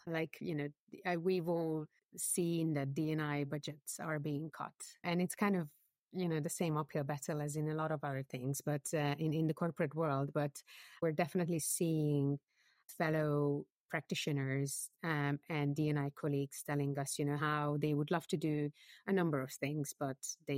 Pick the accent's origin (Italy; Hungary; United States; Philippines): Hungary; accent: Eastern European; English is a second language; moved away as an adult; also born or lived in India; now in London, United Kingdom; I'm actually based in London, but I'm originally Hungarian, so obviously people can hear my accent. Some people can even guess that I have an Eastern European accent, but I've lived in the UK for about 12 years and a year and a half in between in India.